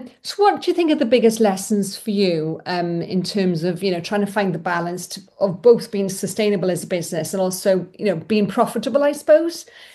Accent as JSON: {"language": "English", "region": "Wales", "country": "United Kingdom", "said": "Because obviously, I'm from Wales"}